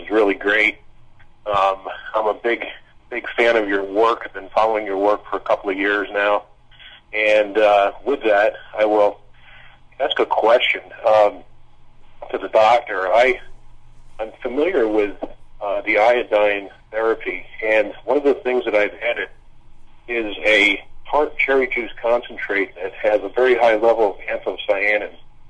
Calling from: New York, United States; from New York

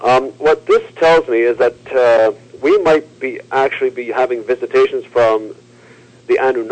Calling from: Montreal, Quebec, Canada; I'm calling from Montreal.

